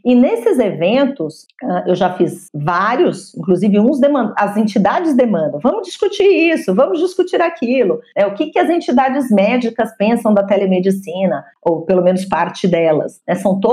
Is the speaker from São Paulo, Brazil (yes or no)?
yes; São Paulo, Brazil; eu só posso dar aula para aluno de São Paulo, porque eu sou de São Paulo.